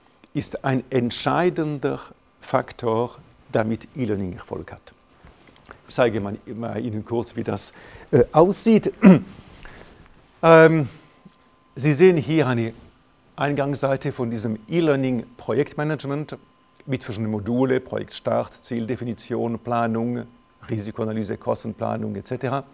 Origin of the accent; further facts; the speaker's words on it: Romandy, Switzerland; Ich komme aus dem Welschland